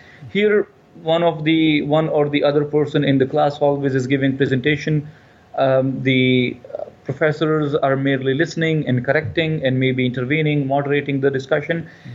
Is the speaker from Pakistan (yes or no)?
yes; Pakistan; I'm here as a minority student, as in I'm a Muslim, I am an immigrant, I'm a Pakistani, I'm not from here.